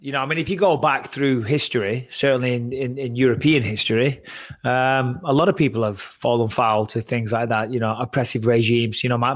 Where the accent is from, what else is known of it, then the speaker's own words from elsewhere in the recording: England, United Kingdom; When I say I'm English, they go, yes, so am I. I'm like, you don't fucking sound English, brother.